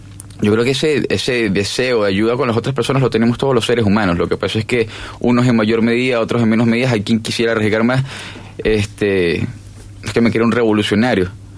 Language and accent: Spanish; Venezuela; Es algo muy sencillo y es lógico, y es algo que pasó en mi país. ¿Y qué es lo peor? Que esto va en medida proporcional. Cada vez los grados son de más pequeños a más grandes. En Venezuela, mira cómo termina.